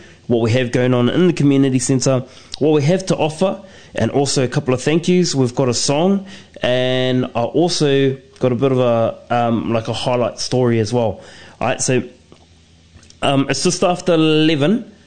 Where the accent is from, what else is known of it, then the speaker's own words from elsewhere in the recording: Rotorua, Bay of Plenty, New Zealand; I was born and raised in Rotorua, so we have these little streams, which we call creeks, that we would swim in.